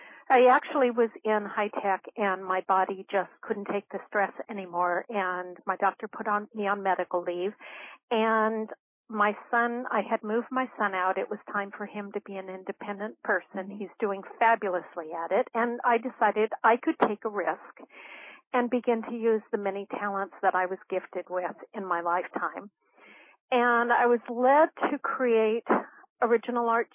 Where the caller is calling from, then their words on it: California, United States; in California.